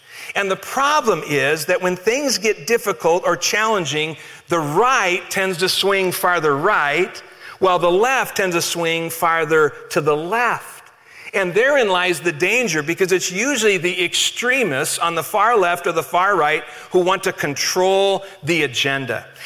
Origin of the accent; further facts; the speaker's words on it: Colorado, United States; I grew up here in Colorado. I'm a native, and that's where most of my family lives.